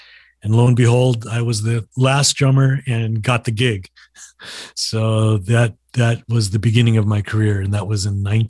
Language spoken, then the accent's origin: English; Santa Maria, California, United States; which was in my hometown of Santa Maria, California. Coming from a Filipino background, you know, it was always food and music.